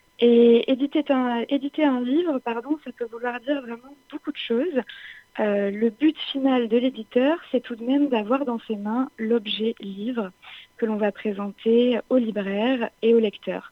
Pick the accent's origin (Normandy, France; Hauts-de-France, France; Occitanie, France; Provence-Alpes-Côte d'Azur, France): Occitanie, France; Nîmes; now in Paris, France; Je suis originaire de Nîmes. J'ai eu la chance de faire des études dans mon lycée d'origine, au lycée Alphonse Daudet.